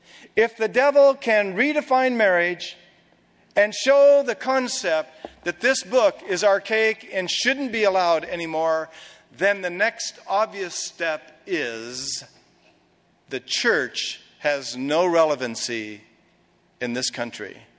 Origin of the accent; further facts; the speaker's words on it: United States; I can speak as an American, because I am and I love my country and my fellow countrymen.